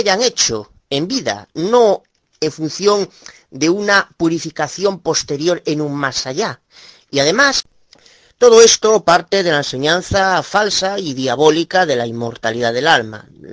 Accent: Galicia, Spain; de Galicia, España.

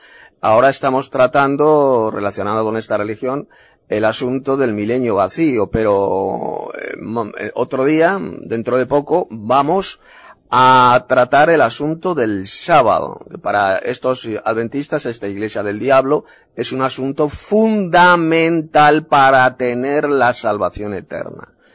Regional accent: Madrid, Community of Madrid, Spain; de Madrid, España.

